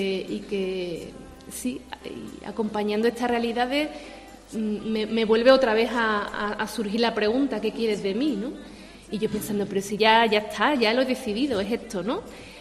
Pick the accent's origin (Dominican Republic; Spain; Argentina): Spain; Seville, Andalusia; Yo soy sevillana y soy antigua alumna de un colegio de los hermanos, de la Congregación de los Sagrados Corazones